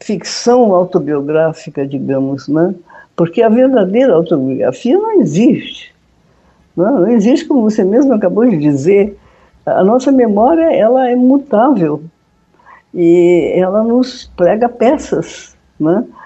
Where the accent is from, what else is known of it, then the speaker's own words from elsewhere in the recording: São Paulo, Brazil; moved away as an adult; porque depois disso minha família se mudou para São Paulo, e aí eu me criei em São Paulo até, enfim, uma certa idade, quando fui para a Europa, etc., e passei a vida sempre em vários países.